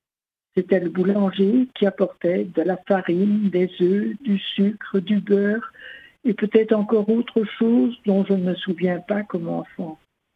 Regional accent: Belgium; now in France; Oui, eh bien voilà, je suis belge, mère et grand-mère.

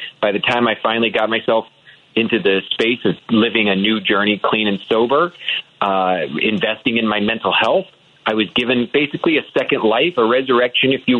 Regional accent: Midwest, United States; I grew up in the American Midwest in, you know, suburbia, predominantly white community

